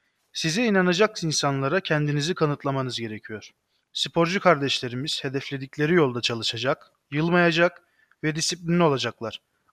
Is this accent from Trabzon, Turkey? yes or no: no; Samsun, Turkey; born there; 2 Nisan 1990 Samsun doğumluyum.